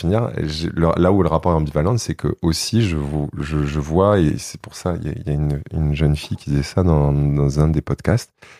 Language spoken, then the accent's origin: French; Hauts-de-France, France; puisque je suis originaire de la Somme.